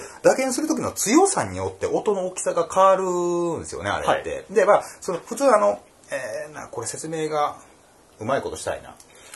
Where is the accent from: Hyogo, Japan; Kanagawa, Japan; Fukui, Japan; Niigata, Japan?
Hyogo, Japan; 大阪、まあ僕は兵庫県なんですけど、兵庫県から福島県に行くのにめちゃくちゃ時間かかるわけなんですよね